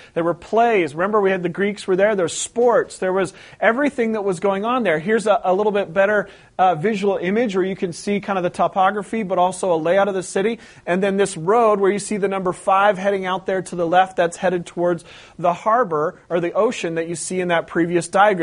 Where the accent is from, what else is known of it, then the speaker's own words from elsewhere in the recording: Portland, Oregon, United States; I was born and raised in Oregon, okay? Portland, Oregon, Pacific Northwest.